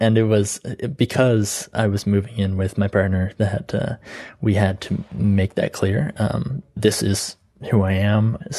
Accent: Canada; I'm from Canada.

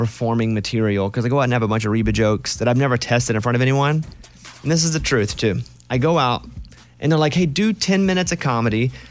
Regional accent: Mountain Pine, Arkansas, United States; Like, I'm from Mountain Pine, Arkansas. You don't get to, one, even go to Washington, D.C.

